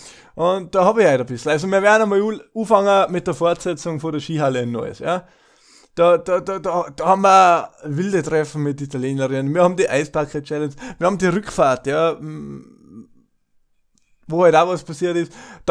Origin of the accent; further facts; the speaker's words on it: Tyrol, Austria; man ja als Österreich auch Ausland, obwohl Österreich schon ziemlich eine Welt macht, überhaupt als Tiroler.